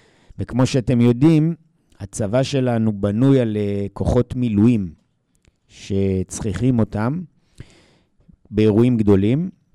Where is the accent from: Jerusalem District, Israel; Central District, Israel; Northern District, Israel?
Jerusalem District, Israel; Jerusalem; moved away as an adult; now in Tel Aviv, Israel; אז אני ומרב גדלנו בירושלים, אני ילד ירושלמי, כן? עזבתי את ירושלים בגיל 23 עם מרב, גרנו בכמה מקומות, בראשון, ברמת גן, בתל אביב, ובשנים האחרונות אנחנו גרים בתל אביב, אז הפכנו להיות תל אביבים.